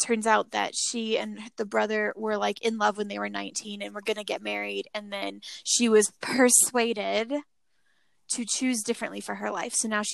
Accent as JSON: {"language": "English", "country": "United Kingdom", "said": "oh dear, we're British, that can't happen."}